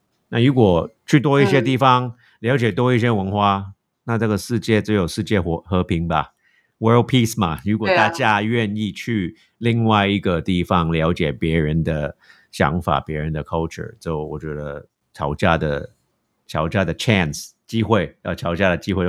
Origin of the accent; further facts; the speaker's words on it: United States; Chinese is a second language; also born or lived in Beijing; 以前我在美国长大的时候，其实我就什么都不会嘛，什么以为自己会，可是之后什么都不会。我去了北京以后，都觉得自己的中文就很差